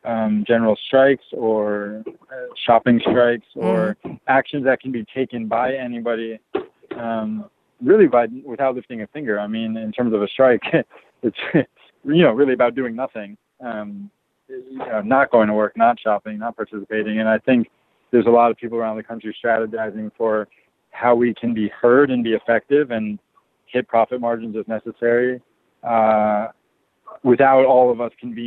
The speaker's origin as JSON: {"language": "English", "region": "New York", "country": "United States", "said": "I just, as a New Yorker"}